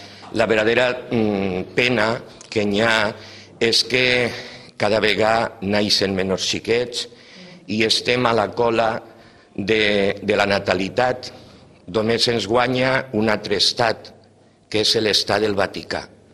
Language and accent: Catalan; Vila-real, Valencian Community, Spain; nosaltres que som de Villarreal